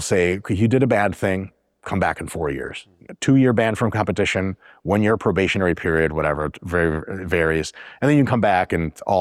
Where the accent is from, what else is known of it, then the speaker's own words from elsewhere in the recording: Russia; It's pretty much culture over there. I'm from Russia.